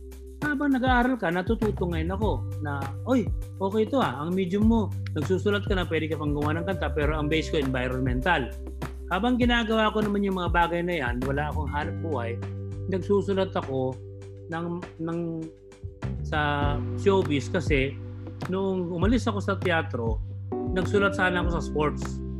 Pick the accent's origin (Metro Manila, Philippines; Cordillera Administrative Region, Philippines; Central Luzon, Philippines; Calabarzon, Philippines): Metro Manila, Philippines; Quezon City; born there; pinanganak ako sa Project 4 Quezon City, Quirino Hospital, alas 7:41 ng umaga, December 23.